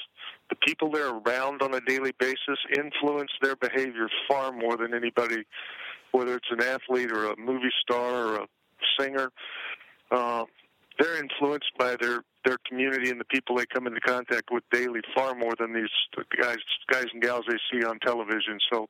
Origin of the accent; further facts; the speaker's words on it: Pittsburgh, Pennsylvania, United States; And, you know, you mentioned growing up in Pittsburgh. When I was in high school and college, Terry Bradshaw was having his great career in Pittsburgh